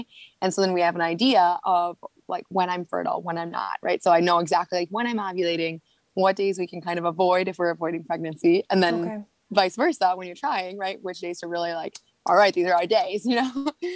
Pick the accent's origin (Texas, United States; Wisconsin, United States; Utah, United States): Wisconsin, United States; Milwaukee; moved away as an adult; now in Minnesota, United States; Yeah, I'm from Wisconsin. So I'm from Milwaukee originally, but I've lived in Minnesota my whole adult life. I mean, since I was 18.